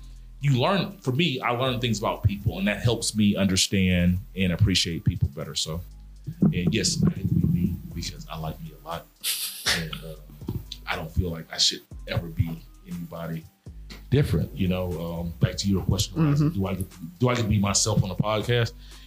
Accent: Mobile, Alabama, United States; I'm 43 years old. I'm from Mobile, Alabama. I grew up in the South.

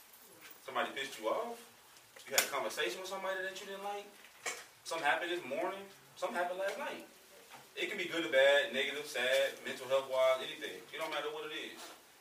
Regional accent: Little Rock, Arkansas, United States; I'm from Little Rock, man. Born and raised from the city.

